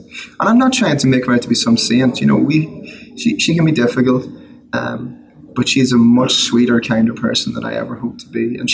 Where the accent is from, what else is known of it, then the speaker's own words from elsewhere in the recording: Monaghan, County Monaghan, Ireland; now in United States; a tiny little church in my hometown in Monaghan in Ireland